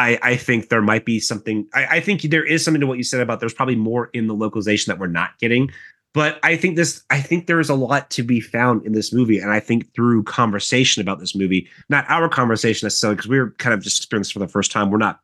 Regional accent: United States; Me, as an American born in 1984, who, you know, has never taken a Japanese history course

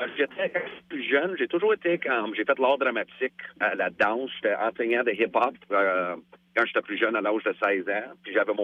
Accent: Edmonton, Alberta, Canada; je viens d'Edmonton, en Alberta. Fait que je suis né dans l'Ouest canadien.

